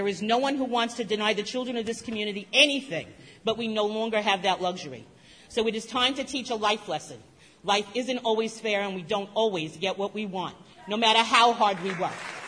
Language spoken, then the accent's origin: English; New York, United States; am speaking to you tonight as a 38-year resident of this district who has always been proud to say I come from Sachem.